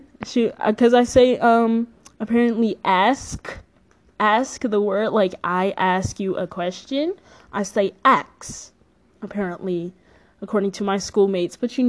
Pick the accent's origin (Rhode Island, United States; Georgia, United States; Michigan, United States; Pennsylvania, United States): Georgia, United States; also born or lived in Louisiana; I was born in Louisiana, and I was raised in Georgia. And then we moved back to Louisiana for a little bit.